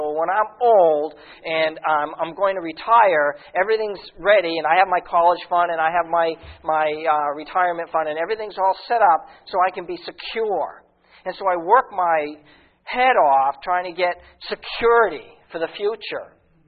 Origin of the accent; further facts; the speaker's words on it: Hudson, United States; Now, I grew up here in the States. I grew up right over here in Hudson.